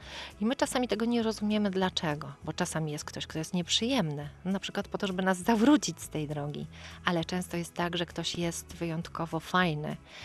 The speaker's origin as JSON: {"language": "Polish", "region": "Warmian-Masurian Voivodeship", "country": "Poland", "lives_now": "Tricity, Poland", "said": "Chociaż pochodzę z Mazur, to ja już w tej pięćdziesiątce jestem tu u siebie."}